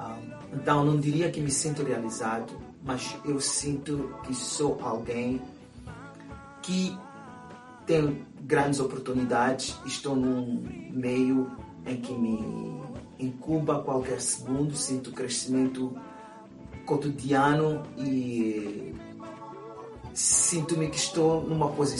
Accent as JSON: {"language": "Portuguese", "country": "Mozambique", "tie": "born or raised there", "moved": "yes", "said": "desde que saí de Moçambique, de uma certa forma, o tempo parou. Eu vivo de memórias, eu vivo de memórias de Moçambique."}